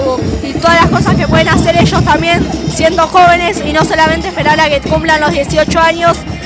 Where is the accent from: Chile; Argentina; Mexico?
Argentina; La Plata, Buenos Aires Province; Soy del barrio de Los Hornos, de acá de La Plata.